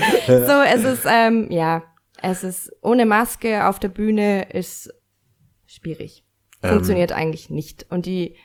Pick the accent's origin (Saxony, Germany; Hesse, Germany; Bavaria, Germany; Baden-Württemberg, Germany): Bavaria, Germany; now in Nuremberg, Germany; bin am Land groß geworden, deswegen, also in Niederbayern. aber das ist eine andere Geschichte. Ich komme eigentlich aus Niederbayern, aber bin seit 14 Jahren hier in Nürnberg.